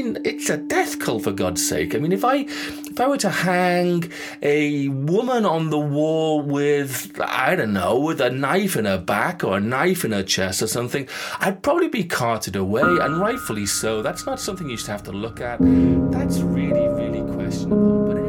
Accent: United Kingdom; I bitch about politics, and hey, I'm British.

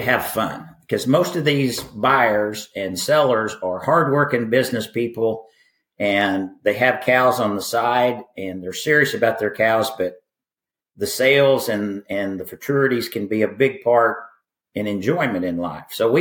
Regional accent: Ardmore, Oklahoma, United States; from Ardmore, Oklahoma.

